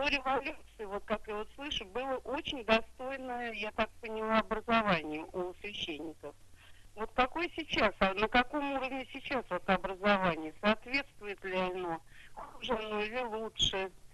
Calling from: Moscow Oblast, Russia; Мы звоним из Подмосковья.

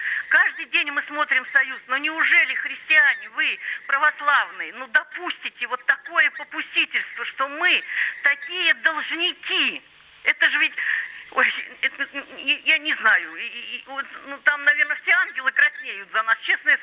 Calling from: Kemerovo, Kemerovo Oblast, Russia; Я звоню вам из Кемерово.

